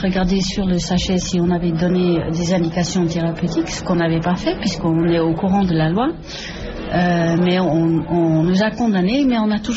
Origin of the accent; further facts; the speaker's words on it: Netherlands; now in France; moi je viens des Pays-Bas et je me suis installée en France en 74